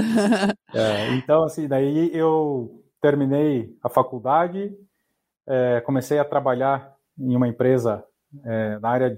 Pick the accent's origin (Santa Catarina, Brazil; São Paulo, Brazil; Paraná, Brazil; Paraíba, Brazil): Santa Catarina, Brazil; Porto União; Não, eu sou de Santa Catarina, eu sou de Porto União.